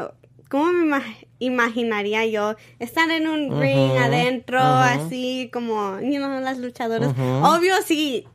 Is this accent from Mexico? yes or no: yes; Mexico; yo como soy mexicana